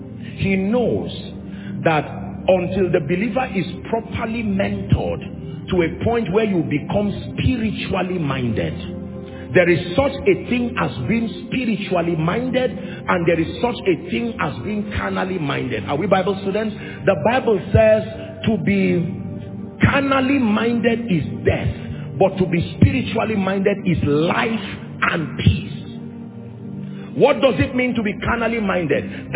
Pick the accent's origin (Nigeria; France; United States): Nigeria; I am more than a Nigerian. As much as I'm proud of being a Nigerian, it is more than being a Nigerian, more than being an African